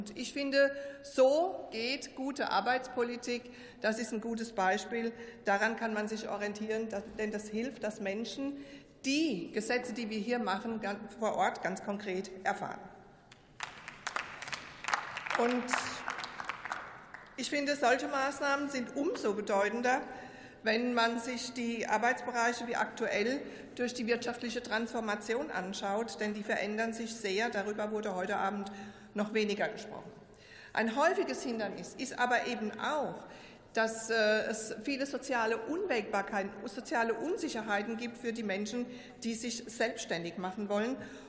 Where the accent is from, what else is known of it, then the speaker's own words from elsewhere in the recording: Rhineland-Palatinate, Germany; Ja, übrigens in Rheinland-Pfalz, da wo ich herkomme, da gibt es eine erfolgreiche Ampelregierung seit vielen Jahren.